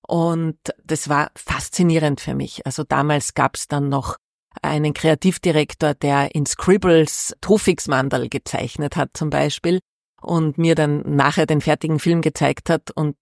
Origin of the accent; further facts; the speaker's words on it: Salzburg, Austria; also born or lived in Kufstein / Vienna; also schon über 30 Jahre in Oberösterreich, bin aber eben in Kufstein geboren und in Salzburg aufgewachsen und habe dann in Wien studiert und sitze jetzt so quasi ein bisschen in der Mitte